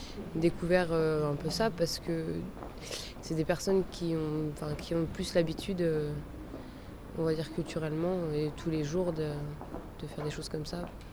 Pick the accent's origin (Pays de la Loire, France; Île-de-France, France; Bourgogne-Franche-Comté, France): Bourgogne-Franche-Comté, France; Je viens de Bourgogne, dans un tout petit village, et j'ai toujours fait mes études dans des petites villes, petits villages, où il n'y avait rien.